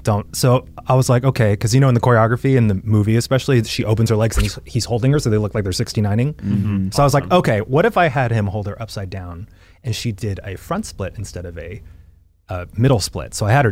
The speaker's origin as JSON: {"language": "English", "region": "Texas", "country": "United States", "tie": "born or raised there", "said": "Because I was so mad about race issues growing up in Texas"}